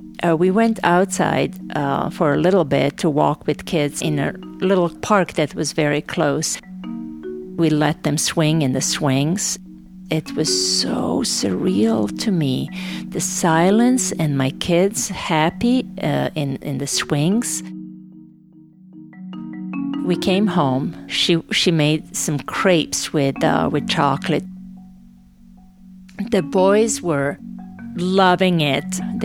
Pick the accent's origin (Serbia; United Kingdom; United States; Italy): Serbia; Novi Sad, Vojvodina; I said, I'm not a refugee. I am from Novi Sad. I'm going home. I'm not a refugee.